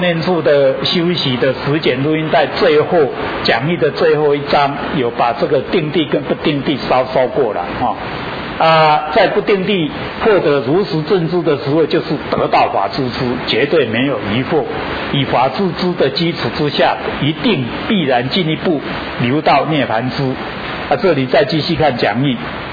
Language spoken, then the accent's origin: Chinese; Taiwan; 我活在台湾，生活生在台湾，管我是哪一种种族的，当然是台湾人嘛，要维护台湾土地的完整嘛